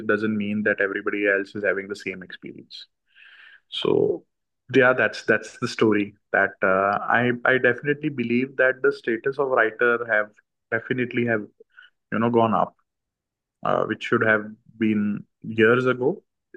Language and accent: English; Ahmedabad, Gujarat, India; English is a second language; because I'm from Ahmedabad. I'm not from Bombay, so it looked a little difficult for me at that particular moment.